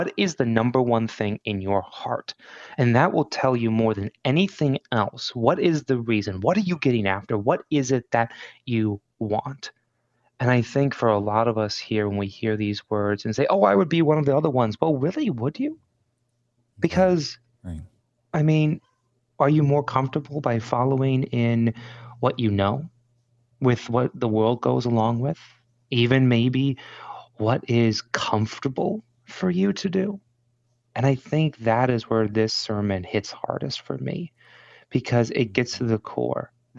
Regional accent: Michigan, United States; the worst part is I'm from Michigan, so my accent, have an accent, I know

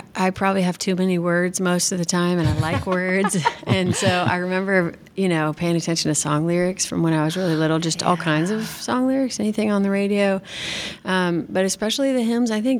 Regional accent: St. Louis, Missouri, United States; Yeah, I grew up in St. Louis also, which lots of different churches

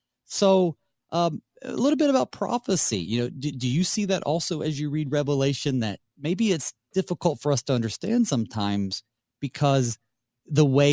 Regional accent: North Carolina, United States; I'm from Western North Carolina, and as you look out the mountains, you know, you really can't tell how far a mountain is between the next mountain behind it.

